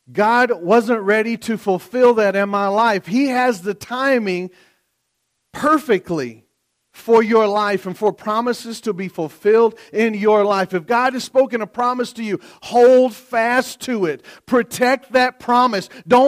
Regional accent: Tennessee, United States; I'm not moving to Wisconsin. I'm from Tennessee. I'm not moving to Wisconsin.

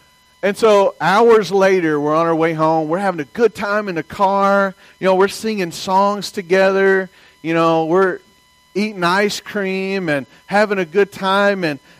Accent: the South, United States; In the South, I was raised in the South, so if you didn't say yes, ma'am, or no, ma'am, you're getting in some trouble.

